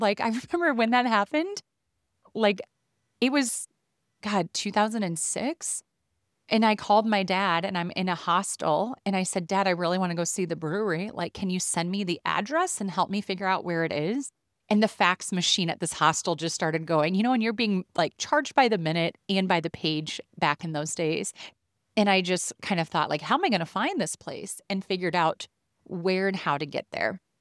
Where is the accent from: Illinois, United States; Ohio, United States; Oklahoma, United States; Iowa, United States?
Iowa, United States; the big thing that it taught this little small town girl from Iowa is there's so much more to the world than this little tiny town that we're from.